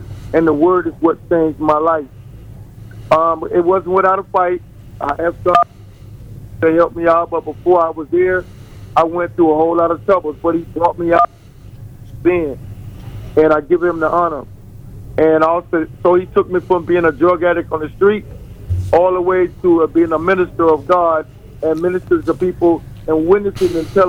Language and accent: English; Immokalee, Florida, United States; now in Tampa, United States; I left my hometown of Immokalee, Florida. And I came to Tampa, Florida.